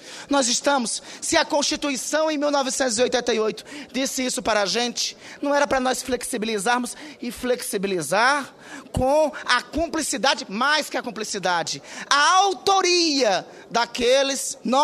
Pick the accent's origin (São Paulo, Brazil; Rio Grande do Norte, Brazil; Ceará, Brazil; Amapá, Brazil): Amapá, Brazil; lá no meu estado do Amapá